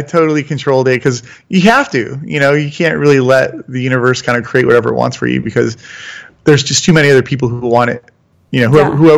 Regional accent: Florida, United States; now in Atlanta, United States; I grew up in Florida, moved to Atlanta. I was a surfer, so I'm in Atlanta.

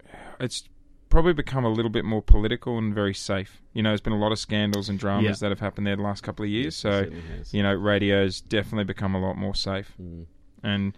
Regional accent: Brisbane, Queensland, Australia; now in New Zealand; And then the last 8 years, been doing Breakfast in Brisbane, my hometown.

